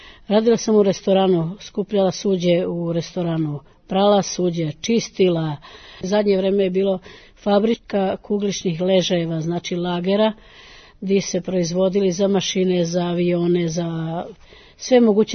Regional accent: Serbia; za nas, koji smo poreklom iz bivše Jugoslavije, da kažem, iz današnje Srbije, da se družimo

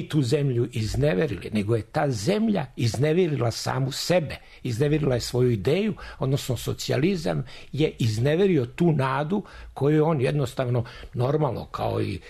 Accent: Zemun, Belgrade, Serbia; ja sam u detinjstvu bio do 15. godine u Zemunu.

